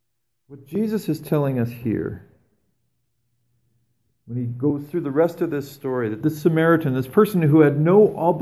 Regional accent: Canada; And as Canadian people who work really hard at trying to identify our own sources of privilege

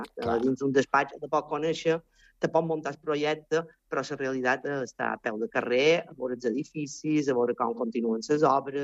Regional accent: Sa Pobla, Balearic Islands, Spain; now in Sant Joan, Spain; jo, per exemple, som d'origen poble, ¿vale? Som de la Pobla, i venir, quan vaig venir a viure a Sant Joan, me va fer recordar el meu poble quan jo era petita

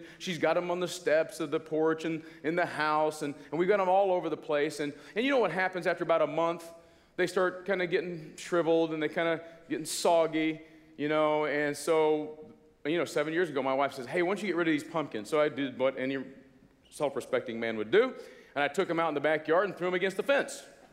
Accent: Normal, Illinois, United States; I'm from Normal, Illinois. Yes, Normal. And if you want to know about Normal, the name says it all. It's a pretty normal place. Not too much there.

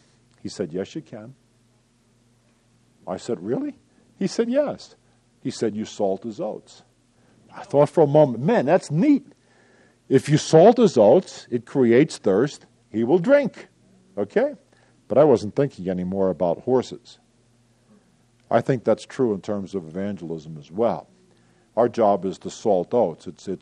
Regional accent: New York City, New York, United States; Now, by the way, I grew up in New York City, so you know that I'm not very familiar with farms and horses.

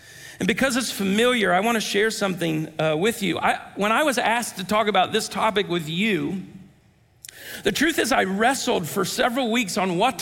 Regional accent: Ohio, United States; We moved from Ohio, where I grew up, and where we were living and doing ministry at the time.

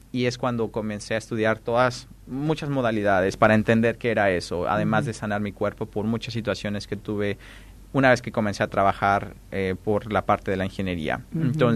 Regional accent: Mexico; Yo soy de México, y la creencia de la magia negra es muy fuerte todavía.

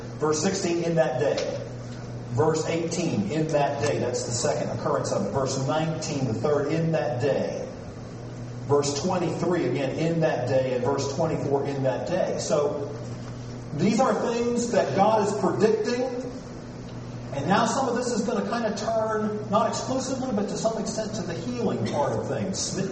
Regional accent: United States; And I'm as proud an American as you are

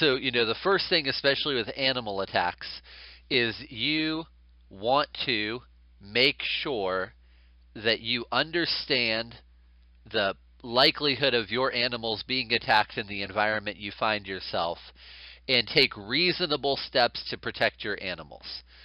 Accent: Kentucky, United States; A perfect example of this in my home state of Kentucky is fence law.

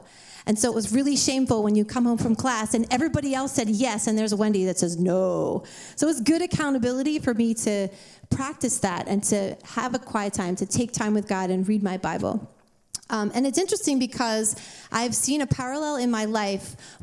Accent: Pennsylvania, United States; because I grew up outside of Philly

